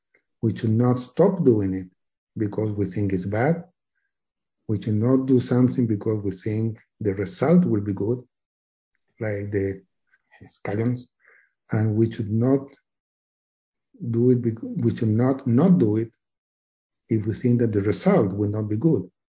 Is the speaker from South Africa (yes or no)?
no; Chile; English is a second language; for me, I'm from Chile, so the language is not the same as growing up here.